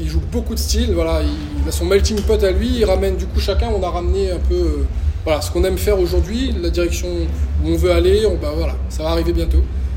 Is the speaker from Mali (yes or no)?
no; Réunion, France; Parce que moi, je suis de La Réunion, évidemment.